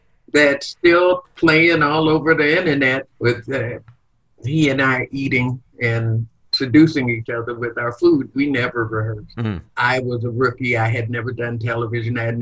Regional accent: Chicago, Illinois, United States; I lived on the South Side, and as a child would take the L all the way from the South Side to the North Side to watch the Cubs.

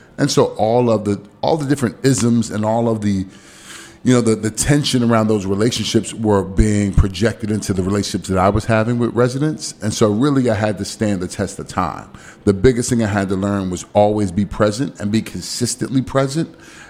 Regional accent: Newark, New Jersey, United States; I'm originally from Newark, New Jersey, which is not very different from Southeast DC

